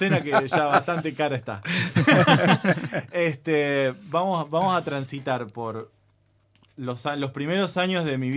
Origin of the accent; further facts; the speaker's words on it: Argentina; Yo soy de la Argentina entero.